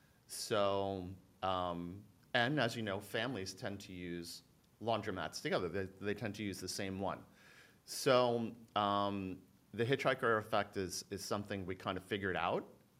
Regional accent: Philippines; I'm Filipino, right? So I'm very particular if I'm going to order some Filipino stuff

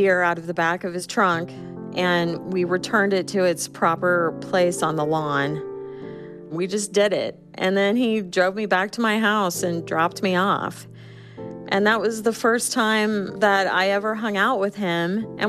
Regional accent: Illinois, United States; I was in college and had returned to my hometown in rural Southern Illinois.

